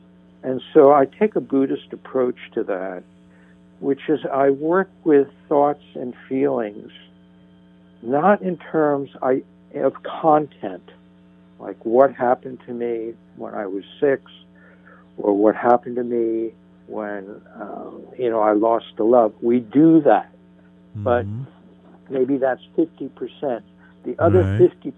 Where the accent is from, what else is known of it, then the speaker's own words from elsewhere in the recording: New Jersey, United States; Because I came from such a challenged childhood, I grew up in New Jersey.